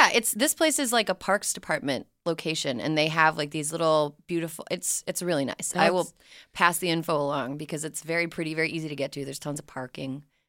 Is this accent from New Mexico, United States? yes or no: no; Minneapolis, Minnesota, United States; I'm from the Minneapolis area.